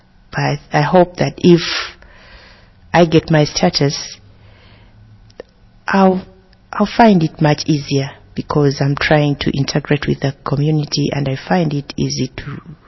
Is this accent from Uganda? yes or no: yes; Uganda; now in Ireland; I came from Uganda. I had problems with Uganda government, and then I had to flee the country.